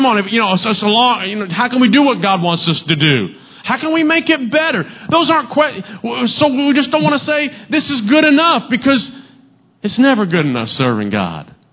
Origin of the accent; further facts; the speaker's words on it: the South, United States; I grew up in the South, and so the baseball team that we followed was Atlanta Braves.